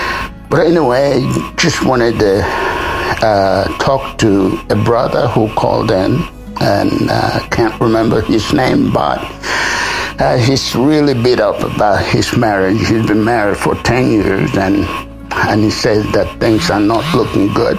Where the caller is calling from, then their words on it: South Sudan; As usual, I'm calling in from South Sudan.